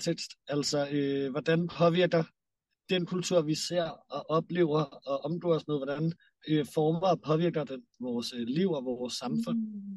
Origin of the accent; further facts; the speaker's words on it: Copenhagen, Capital Region of Denmark, Denmark; jeg er født og opvokset i Store København, og er meget rundet af især København, og med alt det pulserende liv, der på en eller anden måde er der.